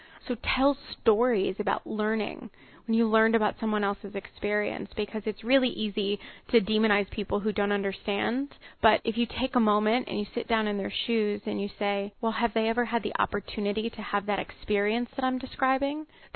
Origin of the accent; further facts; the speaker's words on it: United States; So I'm a woman, I'm an American